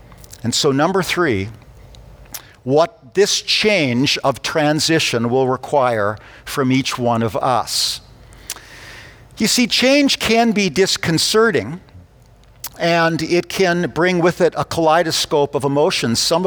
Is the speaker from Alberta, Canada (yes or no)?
yes; Calgary, Alberta, Canada; So, when I moved from Haysboro in South Calgary to Lakeview, I was in grade 3. Moving from Haysboro to Lakeview meant we lived in a different house on a different street.